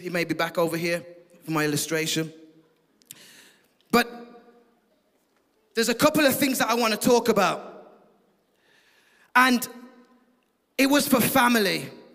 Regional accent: United Kingdom; there's a royal word that I'm accustomed to because I'm from the United Kingdom.

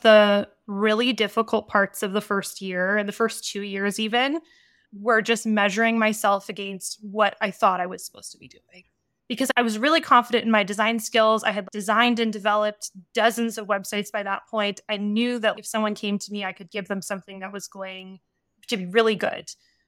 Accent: Calgary, Alberta, Canada; also born or lived in Toronto; I moved back from Toronto to Calgary, where I'm from, after school, mostly because of like the mountains. My family was here.

